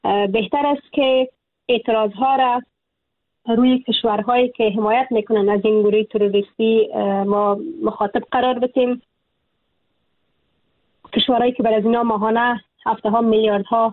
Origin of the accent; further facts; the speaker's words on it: Afghanistan; moved away; اگر امروز از افغانستانم بیرون شدم در تبعید بسر می برم،